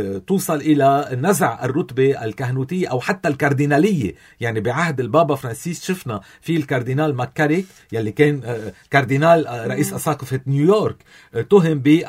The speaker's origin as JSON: {"language": "Arabic", "country": "Lebanon", "said": "نحن عندنا بلبنان"}